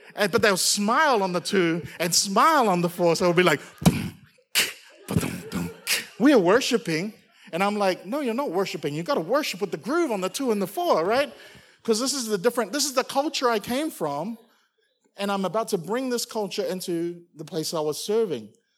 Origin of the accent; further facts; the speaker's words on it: Auckland, New Zealand; moved away as an adult; now in Singapore; So for those of you who don't know, I'm Samoan. Grew up in New Zealand, in Auckland. And then in 2004, I moved to, 2006, sorry, I moved to Singapore to marry Tina, my wife.